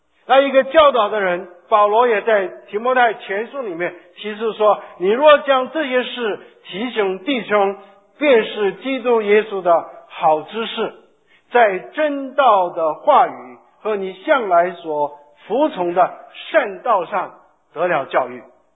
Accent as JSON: {"language": "Chinese", "country": "China"}